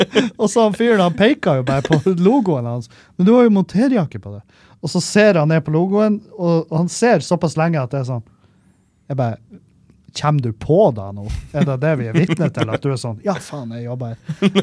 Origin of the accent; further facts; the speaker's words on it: Meløy, Nordland, Norway; jeg tok en uke nå hjemme i Meløy, på Neverdal, der og søstra mi